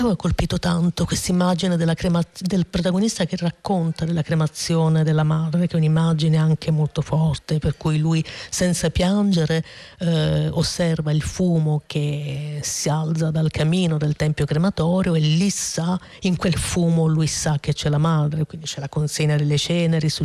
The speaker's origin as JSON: {"language": "Italian", "town": "Brindisi", "region": "Apulia", "country": "Italy", "said": "vengo da Brindisi, come le dicevo prima, che è una città di porto, che è Salento, che è Normannia, Borboni, che è un luogo in cui i popoli sono arrivati, da cui i popoli sono partiti."}